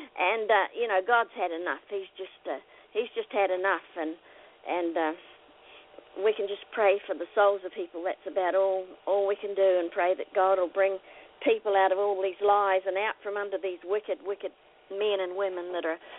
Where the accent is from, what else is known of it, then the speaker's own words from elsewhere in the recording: New Zealand; I was raised up in New Zealand, and they live under socialized medicine there